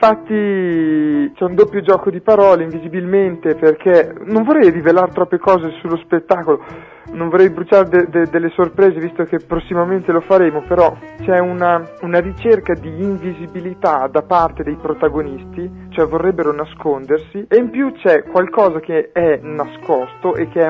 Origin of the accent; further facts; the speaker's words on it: Emilia-Romagna, Italy; io sono romagnolo